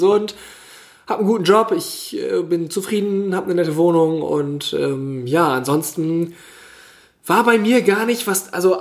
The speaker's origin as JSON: {"language": "German", "region": "Northern Germany", "country": "Germany", "said": "Ich bin Norddeutscher"}